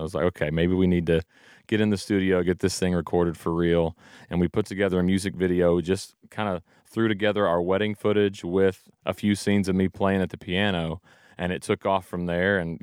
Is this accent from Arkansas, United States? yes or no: yes; Hot Springs, Arkansas, United States; one of my first gigs was opening for … in my hometown in Hot Springs, Arkansas.